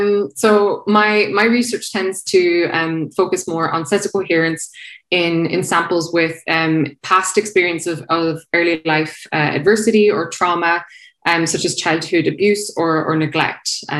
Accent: Ireland; I'm going to ramble. I'm Irish. I will ramble.

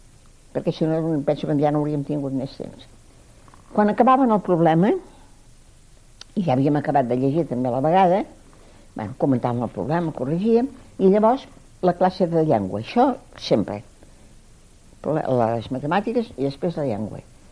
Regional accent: La Bisbal, Catalonia, Spain; I jo volia anar a estar, com és natural, a la Bisbal, que era el meu poble i tenia el meu marit, ho tenia tot allà.

